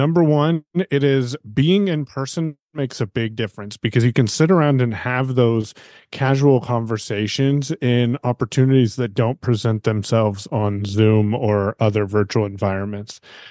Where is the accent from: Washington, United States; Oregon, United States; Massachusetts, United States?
Oregon, United States; I am from Kokio, Oregon, on the Southern Oregon coast.